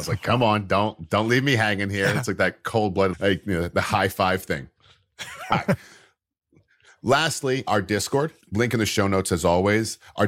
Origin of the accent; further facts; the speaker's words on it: United States; I actually don't know what a hectare is. I'm American.